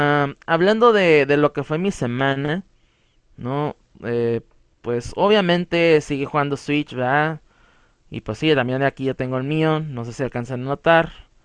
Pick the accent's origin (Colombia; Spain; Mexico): Mexico; Como mexicanos, está esa conexión todavía más profunda, pues, es nuestra tradición